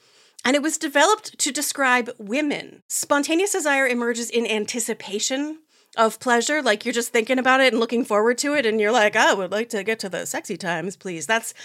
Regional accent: United States; I'm American, I live here

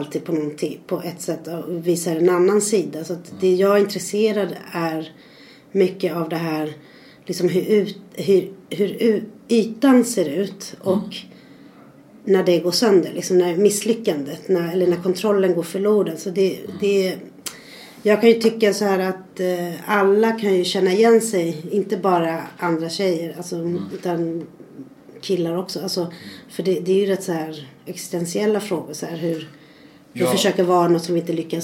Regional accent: Argentina; now in Sweden; Jag är från Argentina, född i Argentina.

